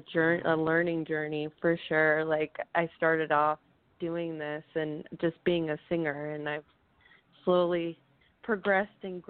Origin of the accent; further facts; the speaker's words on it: Salem, Oregon, United States; I'm from Salem, Oregon.